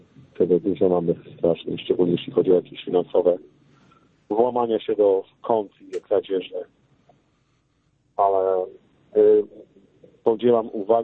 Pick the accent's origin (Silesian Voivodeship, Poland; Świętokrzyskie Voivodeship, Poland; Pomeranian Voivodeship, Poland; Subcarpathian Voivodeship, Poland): Pomeranian Voivodeship, Poland; Gdańsk; now in Chicago, United States; dzwonię z Chicago, jestem rodem z Gdańska.